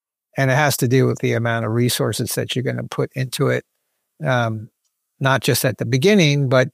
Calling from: Boston, Massachusetts, United States; Yeah, I am in Boston, well, just south of Boston.

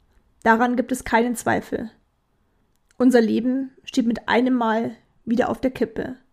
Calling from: Rosenheim, Bavaria, Germany; Ja, genau. Ich bin aus Rosenheim.

